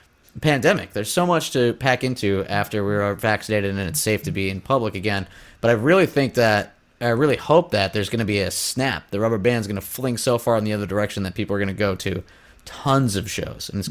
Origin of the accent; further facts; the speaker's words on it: Scranton, Pennsylvania, United States; We grew up in Scranton, Pennsylvania, and there was a place called